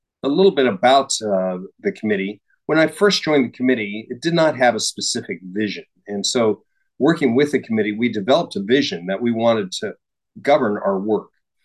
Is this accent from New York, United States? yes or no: no; Kansas, United States; And growing up in Western Kansas and a fifth generation Kansan